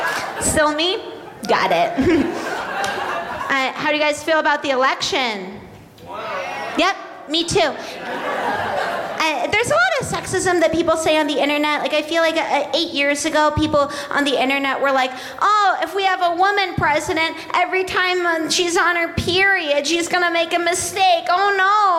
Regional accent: Seattle, Washington, United States; I grew up in Seattle, Washington, which is the suicide capital of the universe.

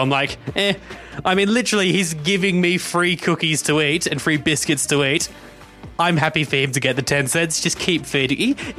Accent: Australia; I mean, it's what you do as an Australian.

